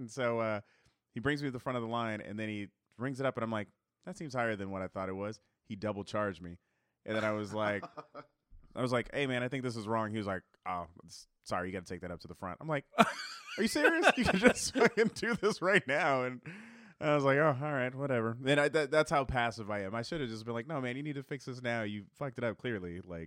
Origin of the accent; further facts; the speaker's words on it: California, United States; So I grew up in California, that's all we have, just Taco Bell, right?